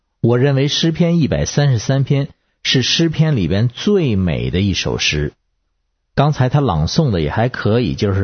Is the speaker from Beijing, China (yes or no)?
yes; Beijing, China; 我是北京的